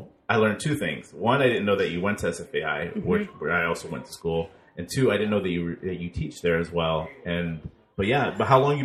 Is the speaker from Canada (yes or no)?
no; Guam; born there; also born or lived in Florida / San Diego; I was born in Guam on a naval base.